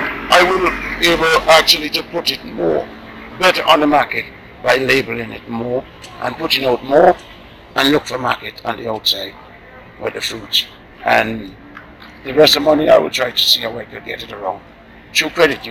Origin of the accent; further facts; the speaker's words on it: Grenada; also born or lived in Saint Vincent and the Grenadines; I grew up as Grenadian. I grew up in Pitimatnik from the age of four plus almost 5 years. I grew up there with my aunt as a baby.